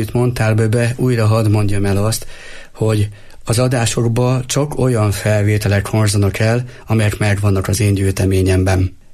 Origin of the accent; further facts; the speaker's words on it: Kálló, Nógrád, Hungary; Én Nógrád megyéből származom, Kálló, egy kicsi falu, a Nógrád megmaradt vármegye déli csücskében vagyunk, mert a szomszédfalunk már Pest megye.